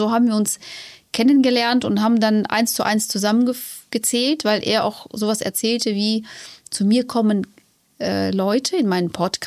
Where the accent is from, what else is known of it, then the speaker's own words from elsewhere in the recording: Kazakhstan; moved away; ich bin in der Sowjetunion aufgewachsen, in Kasachstan geboren.